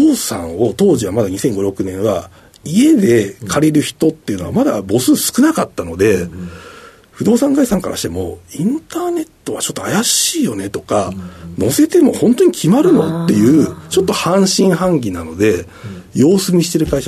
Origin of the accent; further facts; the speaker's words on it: Saitama, Japan; 私あの埼玉出身で、はい、東京の会社就職したんで、うん、関西に別に縁もゆかりもなかった